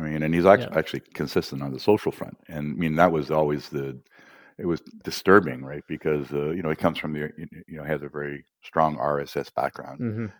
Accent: Canada; as a Canadian

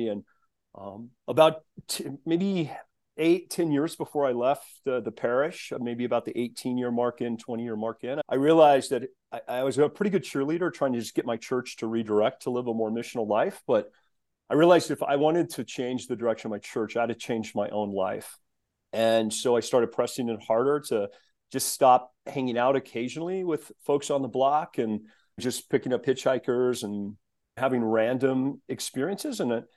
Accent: Steamboat Springs, Colorado, United States; Growing up in Steamboat, I went to a Missouri Synod Lutheran church and was active always and mostly just trying to go skiing after church was over.

